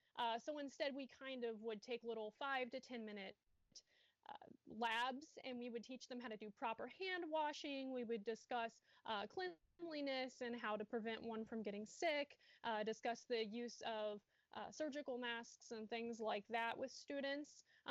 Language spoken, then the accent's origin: English; Fairfield, Illinois, United States; I'm from Southern Illinois in a very, very small town called Fairfield